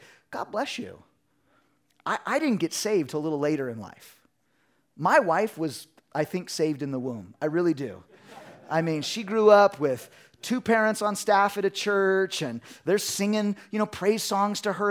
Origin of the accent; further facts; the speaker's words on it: California, United States; I'm from California, so I'll sue. You know me. You know us Californians, we're always trying to sue.